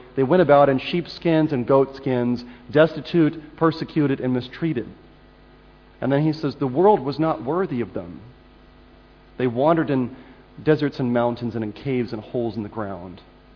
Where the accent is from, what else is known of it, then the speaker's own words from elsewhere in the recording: United States; I only saw it because I was an American, and I'm an American